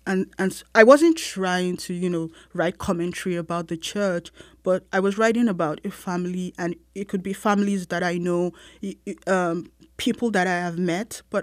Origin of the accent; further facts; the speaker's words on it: Lagos, Nigeria; I was born in Lagos. I grew up in Lagos. But I went to boarding school when I was 10.